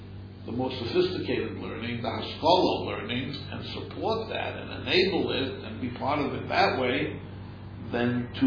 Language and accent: English; New York, United States; Rabbi Stein from Rehovos, we grew up together on the Lower East Side.